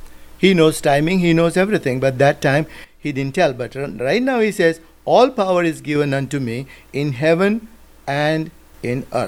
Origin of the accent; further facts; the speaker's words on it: Maharashtra, India; I didn't say, okay, I'm from Maharashtra, so let's have all Marathi people.